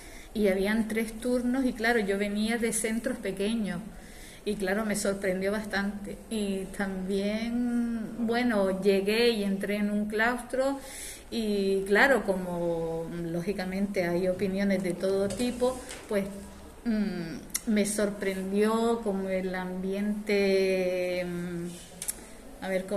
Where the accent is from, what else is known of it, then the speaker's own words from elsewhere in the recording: Canary Islands, Spain; also born or lived in Tenerife; yo soy de Gran Canaria, estudié en Tenerife, las primeras sustituciones me tocaron allí y luego pues me mandaron a Fuerteventura, el primer año estuve en Gran Tarajal, era mi primera vez que estaba en la isla